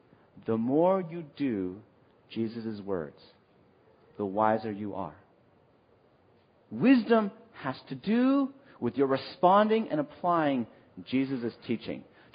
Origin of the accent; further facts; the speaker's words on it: Los Angeles, California, United States; now in Boston, United States; I, for one, am not from the Boston area. I grew up in L.A., but I've come to realize that Boston is our home.